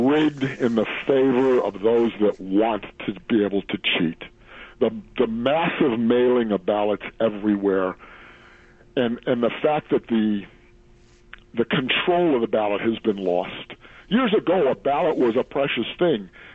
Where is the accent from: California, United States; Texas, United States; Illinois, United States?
Illinois, United States; Chicago; I'm from Chicago, the home of vote stealing.